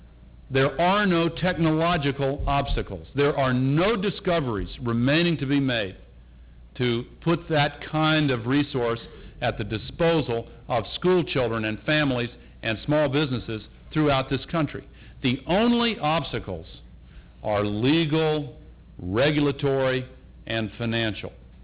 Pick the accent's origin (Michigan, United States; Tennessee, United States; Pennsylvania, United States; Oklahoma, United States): Tennessee, United States; Carthage; a school child in my hometown of Carthage, Tennessee, population 2,000